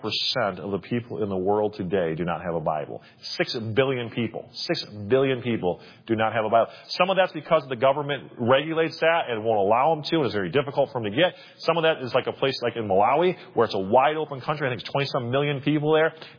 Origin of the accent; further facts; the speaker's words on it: Alabama, United States; We're from Alabama. We're not from Wisconsin.